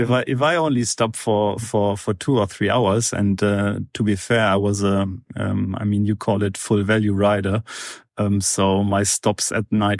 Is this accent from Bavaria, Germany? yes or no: no; Frankfurt, Hesse, Germany; I'm from Frankfurt.